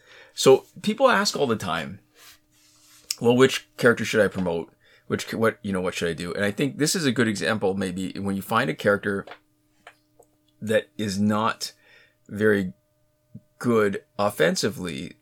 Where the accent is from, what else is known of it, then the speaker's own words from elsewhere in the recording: Canada; we're not, clearly we're not you know, British, but we're Canadian.